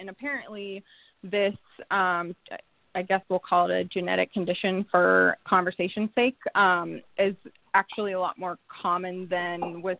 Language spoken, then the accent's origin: English; Alaska, United States; from Alaska.